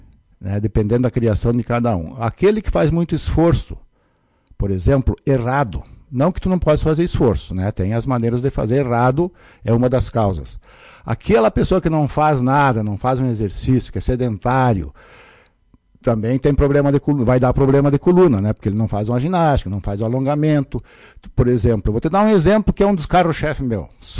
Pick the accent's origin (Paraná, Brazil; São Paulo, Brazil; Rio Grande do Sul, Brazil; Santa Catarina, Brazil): Rio Grande do Sul, Brazil; Tapejara; born there; Sou nascido na sede Teixeira, hoje município Tapejara.